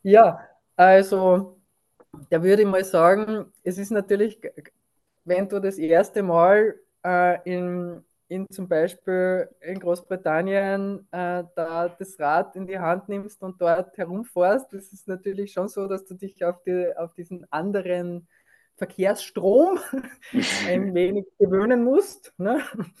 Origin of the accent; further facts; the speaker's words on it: Upper Austria, Austria; Also ich komme aus Oberösterreich